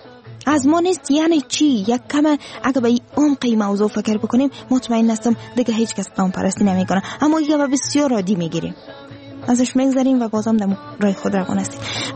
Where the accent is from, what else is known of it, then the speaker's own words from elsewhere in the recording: Afghanistan; در خارج ما را کسی نمیشناسه که ما پشتون هستم او ازبک است او تاجک است او هزار است، فقط میگن افغان است.